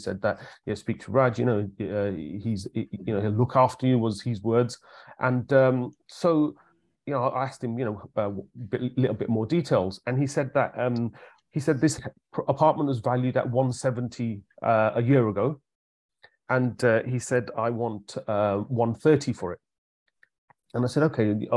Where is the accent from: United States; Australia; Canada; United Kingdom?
United Kingdom; Solihull, West Midlands; Solihull is my hometown.